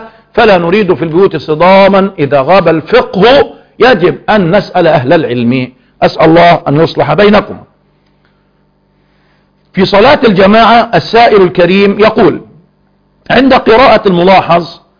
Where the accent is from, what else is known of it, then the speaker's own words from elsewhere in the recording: Egypt; قلت لو أننا كمصريين مثلا،